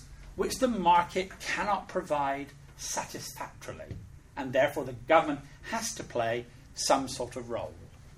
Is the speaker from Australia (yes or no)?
no; United Kingdom; accent: British; now in United States; I'm British. I'm very keen to keep my British accent because Americans think you're smarter than you really are. I'm British, but I live in the United States.